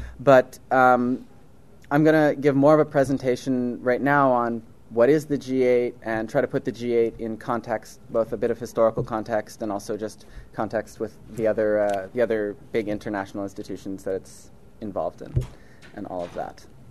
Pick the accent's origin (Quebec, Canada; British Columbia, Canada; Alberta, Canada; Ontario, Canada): Quebec, Canada; Montreal; I'm from Montreal.